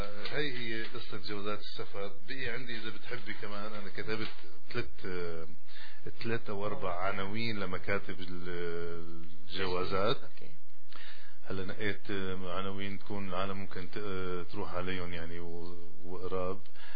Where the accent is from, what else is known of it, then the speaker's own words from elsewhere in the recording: Syria; now in Canada; انا كندي مو مثلك تخيلي انه يعني قديش مهم الباسبور، انه وقت كنت معي باسبور سوري ما انقبلت